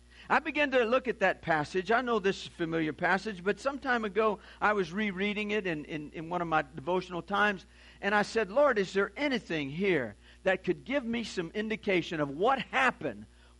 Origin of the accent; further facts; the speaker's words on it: Louisiana, United States; I was born and raised on Bayou Lafourche